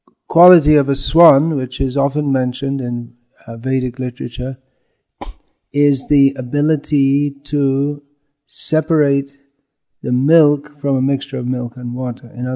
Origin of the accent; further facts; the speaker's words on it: England, United Kingdom; born there; I was born in England, and you'll see they're very common there.